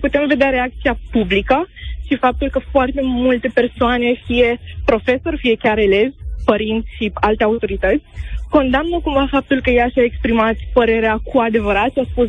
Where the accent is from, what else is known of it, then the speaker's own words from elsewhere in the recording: Alexandria, Teleorman, Romania; din Alexandria Telemann și chiar acum sunt și în curtea liceului.